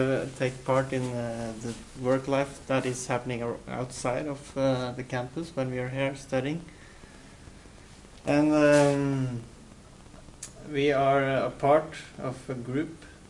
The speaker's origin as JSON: {"language": "English", "town": "Gjøvik", "region": "Innlandet", "country": "Norway", "said": "like Martine from Trondheim, and we are from Gjøvik."}